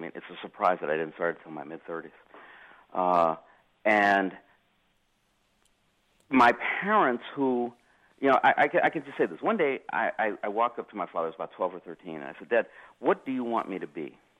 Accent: California, United States; I'm an only child, born and raised in California.

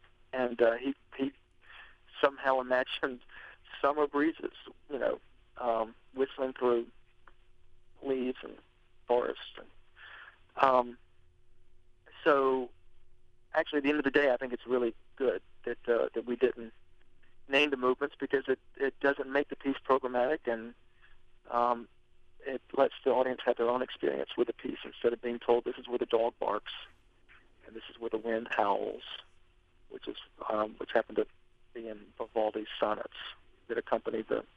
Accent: Macon, Georgia, United States; I come from Macon, Georgia, and I've got a very Southern American approach to fiddle playing.

